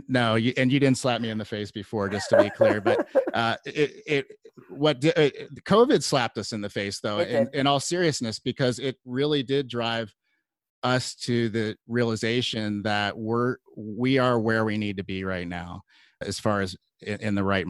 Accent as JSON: {"language": "English", "town": "Cincinnati", "region": "Ohio", "country": "United States", "moved": "yes", "said": "I'm from Cincinnati originally."}